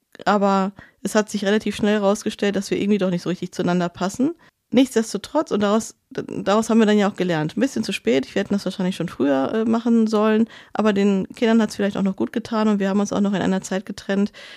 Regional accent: North Rhine-Westphalia, Germany; moved away; für den ich meine Heimat Ruhrgebiet verlassen habe.

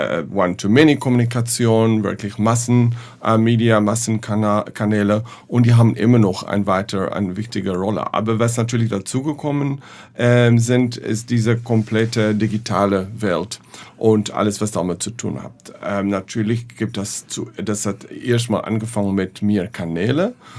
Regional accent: South Africa; German is a second language; Ich hoffe, dass deine Hörer nicht mein Deutsch zu übel nehmen. Ich bin Südafrikaner

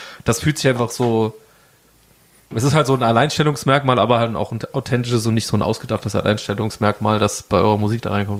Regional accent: Saarland, Germany; ich komme ja auch aus dem Saarland

